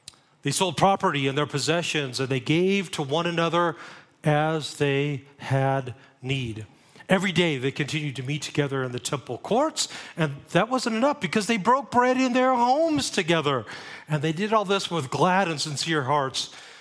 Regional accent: Monterey, California, United States; also born or lived in Phoenix; I grew up in Monterey, went to school in Phoenix, got married, came back to Monterey, lived there for 10 years.

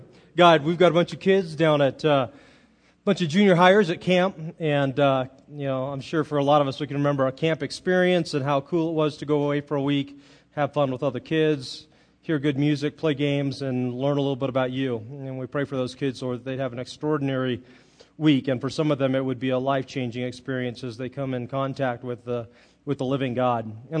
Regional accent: Monterey, California, United States; I'm from Monterey, and I don't like seagulls

